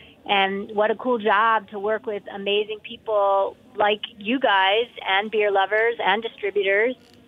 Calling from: Boulder, Colorado, United States; I'm talking today from Boulder, Colorado.

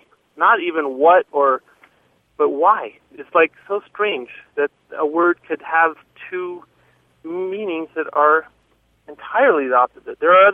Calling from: Bozeman, Montana, United States; I'm from Bozeman, Montana.

